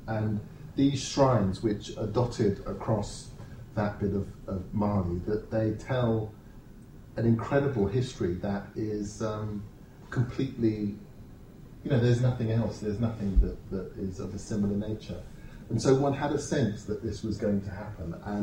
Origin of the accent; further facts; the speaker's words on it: London, United Kingdom; I grew up in London. I grew up in Tooting, actually. And my father, he was born in Ghana, and he had come to Britain in the 50s.